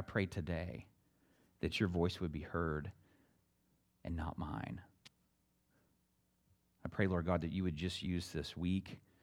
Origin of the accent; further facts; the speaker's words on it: Pennsylvania, United States; Judy grew up in Ohio, I grew up in Pennsylvania, I lived in Alabama, and all these different places.